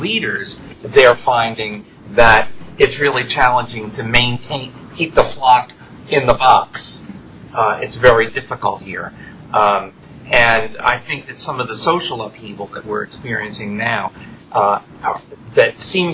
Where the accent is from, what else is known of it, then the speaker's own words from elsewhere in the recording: Philadelphia, Pennsylvania, United States; But I grew up in Philadelphia, obviously, and I'm really well aware of the Quaker influence. And I grew up in a neighborhood that was largely Catholic in East Mount Airy.